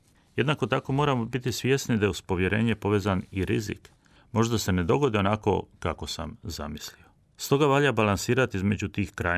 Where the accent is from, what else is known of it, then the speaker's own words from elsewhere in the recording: Croatia; I kod nas u Hrvatskoj i po cijelom svijetu.